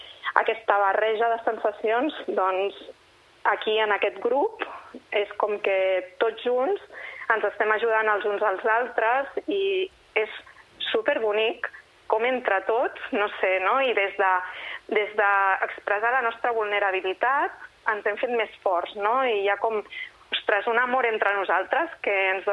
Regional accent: Sabadell, Catalonia, Spain; aquí a Sabadell, que jo soc de Sabadell

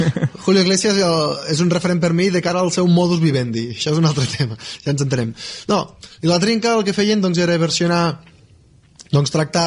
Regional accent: Ponts, Catalonia, Spain; born there; és a dir, comença fa 23 anys quan vaig néixer a Pons, per cert. Bonica població, avui ho he repetit, damunt i avall, bonica població de la Noguera al mig Segre.

